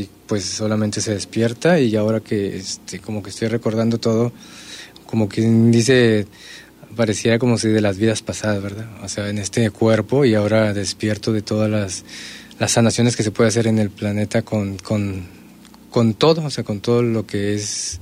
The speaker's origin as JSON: {"language": "Spanish", "town": "Monterrey", "region": "Nuevo León", "country": "Mexico", "tie": "born there", "lives_now": "Puerto Vallarta, Mexico", "said": "Sí, nací en Monterrey."}